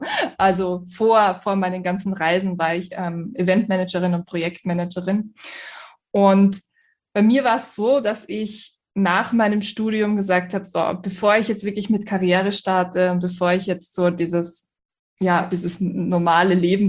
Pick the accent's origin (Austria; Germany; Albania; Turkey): Austria; Vienna; Also ich bin immer nur wieder zurückgekommen nach Hause, nach Wien übrigens. Ich bin aus Wien.